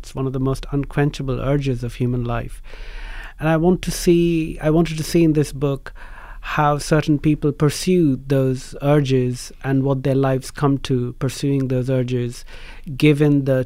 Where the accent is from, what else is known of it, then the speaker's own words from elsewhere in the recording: Kolkata, West Bengal, India; moved away as an adult; now in England; Well, no, I was born and brought up in Calcutta. I went to school there. I did my first degree there in English literature. And then I moved to England when I was 22 years old.